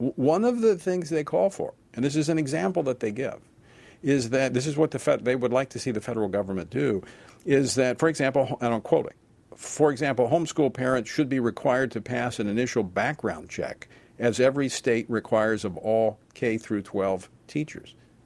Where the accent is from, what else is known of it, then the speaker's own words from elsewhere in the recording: Louisiana, United States; Yesterday, my home state of Louisiana joined the growing list of states that have passed laws for universal school choice